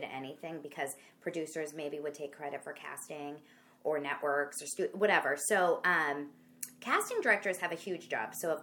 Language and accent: English; Los Angeles, California, United States; I was raised here in Los Angeles, born and raised.